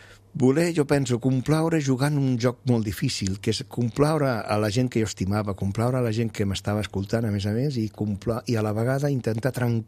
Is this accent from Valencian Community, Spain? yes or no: yes; Navarrés, Valencian Community, Spain; la cultura de l'interior és més manxega, o aragonesa, perquè en el meu poble hi ha molta ascendència aragonesa, que no pas catalana.